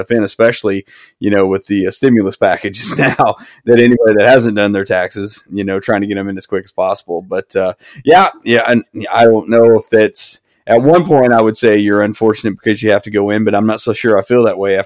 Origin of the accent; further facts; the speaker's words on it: Tulsa, Oklahoma, United States; I'm from Tulsa. I live in Tulsa